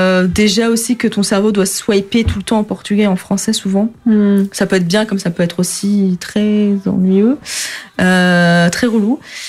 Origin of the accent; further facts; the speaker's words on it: Paris, Île-de-France, France; J'ai eu mon code en mai, déjà rien que ça en tant que parisienne